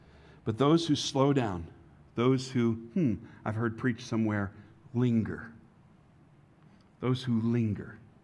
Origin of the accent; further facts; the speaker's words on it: Connecticut, United States; I lived in an Aggie town when I grew up in Connecticut.